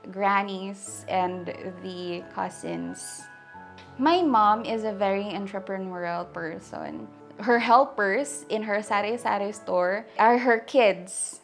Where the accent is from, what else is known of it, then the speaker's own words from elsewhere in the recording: Gamay, Eastern Visayas, Philippines; English is a second language; So I grew up in Gamay, Northern Samar. It's actually a very far-flung area, 8 hours away from the nearest airport.